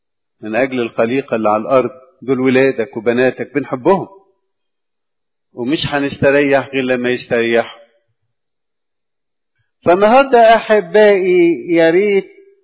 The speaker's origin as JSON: {"language": "Arabic", "country": "Egypt", "said": "كأقباط ولا كمصريين ككل ولا كشرقيين ككل"}